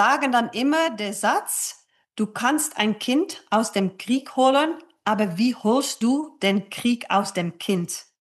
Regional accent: Netherlands; Ich komme aus den Niederlanden

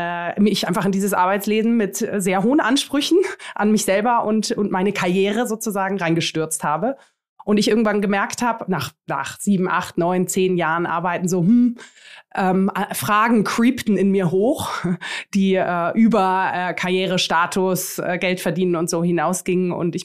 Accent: Munich, Bavaria, Germany; also born or lived in Greece; jüdischen Wurzeln und einem griechischen Künstlervater in Athen. Genau, ich bin in Griechenland geboren und ja, bin dann aber in einer ganz gut bürgerlichen Familie in München groß geworden.

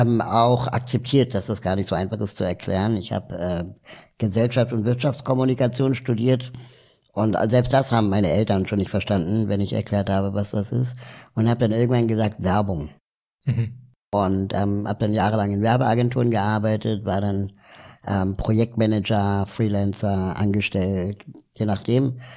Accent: Berlin, Germany; also born or lived in South America; ich bin zwar in Berlin aufgewachsen

